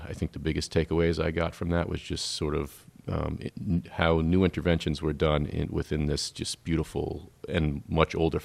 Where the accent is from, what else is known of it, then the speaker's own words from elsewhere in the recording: Norwich, Connecticut, United States; now in Maine, United States; I'm from Norwich, Connecticut.